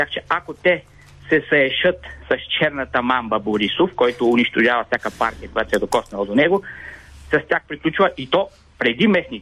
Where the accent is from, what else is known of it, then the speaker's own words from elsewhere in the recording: Sofia, Sofia City, Bulgaria; И трябва, аз като софиянец го искам